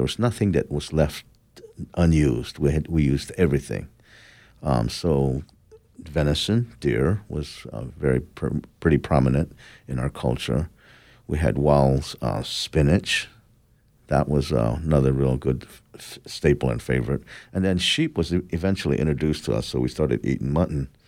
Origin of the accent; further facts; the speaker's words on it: Arizona, United States; And so I wasn't raised on the Navajo reservation. I was raised on the Hopi reservation, my father's reservation.